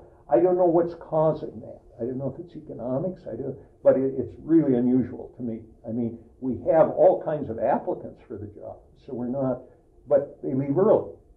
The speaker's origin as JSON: {"language": "English", "region": "Alaska", "country": "United States", "tie": "born there", "said": "I was born in Alaska."}